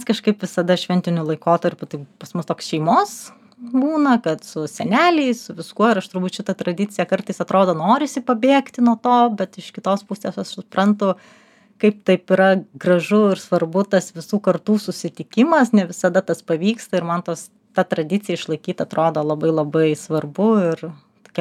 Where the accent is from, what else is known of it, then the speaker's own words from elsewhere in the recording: Vilnius, Vilnius County, Lithuania; mums yra labai gerai, kad mes esam vilniečiai.